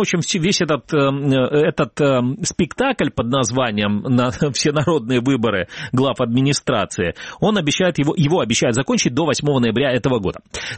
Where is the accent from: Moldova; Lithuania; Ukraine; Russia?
Ukraine; Feodosia, Crimea; в моем родном городе Феодосии